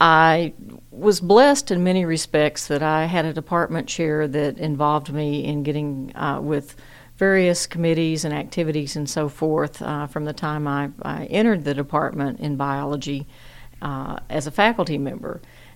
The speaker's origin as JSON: {"language": "English", "town": "Jonesboro", "region": "Arkansas", "country": "United States", "tie": "born or raised there", "said": "actually Jonesboro is my hometown, so I grew up in Jonesboro."}